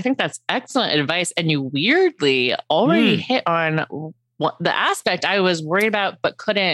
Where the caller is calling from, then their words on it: Los Angeles, California, United States; I'm calling from Los Angeles.